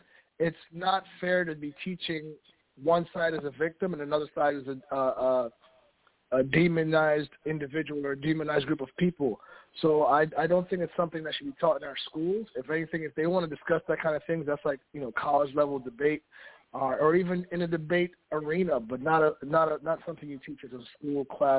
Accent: Jamaica; now in United States; especially as an African-American, especially a Caribbean, of Caribbean descent, I'm from Jamaica. You know, I came in this country and I fought for every inch of everything that I've gotten.

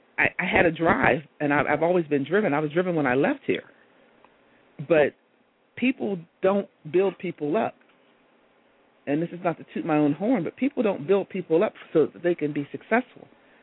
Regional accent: Hubbard, United States; I saw growing up in Hubbard, they told me that I was dumb.

